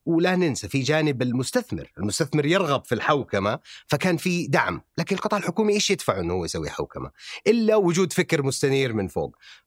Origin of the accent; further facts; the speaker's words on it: Saudi Arabia; هذا الشيء كان ما هو موجود عندنا في المملكة العربية السعودية بشكل موازي للطموح